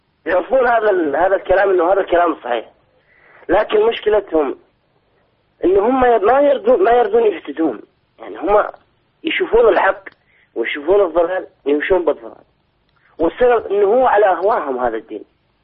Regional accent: Iraq; أنا من العراق.

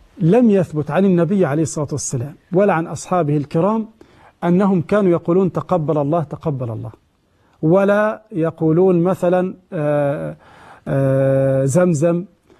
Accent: Egypt

